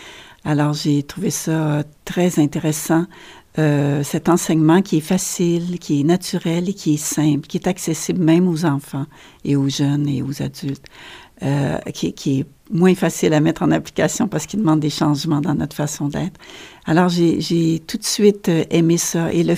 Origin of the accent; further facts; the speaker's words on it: Shawinigan, Quebec, Canada; also born or lived in Europe; Oui, je viens de Shawinigan, mais j'ai vécu en Europe quelques années